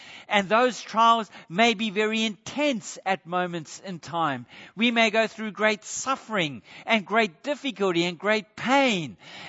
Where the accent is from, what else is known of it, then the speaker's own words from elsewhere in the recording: South Africa; Now, I grew up in South Africa